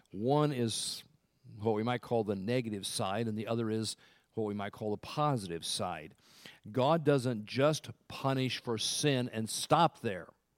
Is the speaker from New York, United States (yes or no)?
no; California, United States; I was raised in California. I never lived more than about 20 miles from the ocean. And so the popular look when I was growing up was the surfer look.